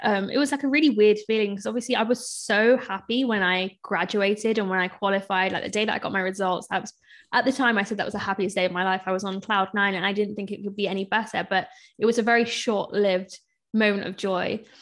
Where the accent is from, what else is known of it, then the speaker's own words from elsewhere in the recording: India; so I'm Indian, so I'm, you know, Indian parents really approve of all that studying stuff.